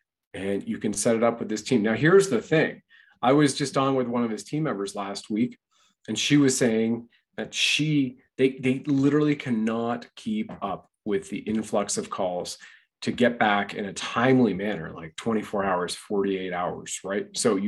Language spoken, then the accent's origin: English; Canada; growing up in Canada